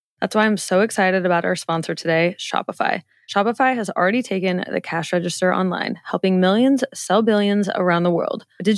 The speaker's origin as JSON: {"language": "English", "region": "Nebraska", "country": "United States", "tie": "born or raised there", "also_born_or_lived": "Kansas", "said": "I was born in Kansas. I've been living in Nebraska basically my whole life. Both my parents still live in Nebraska."}